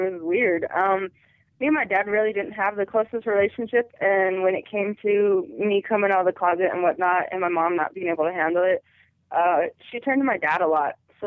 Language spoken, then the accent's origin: English; Colorado, United States; Colorado.